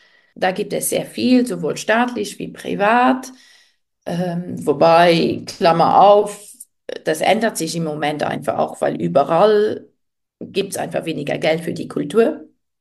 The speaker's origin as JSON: {"language": "German", "country": "Luxembourg", "tie": "born there", "moved": "yes"}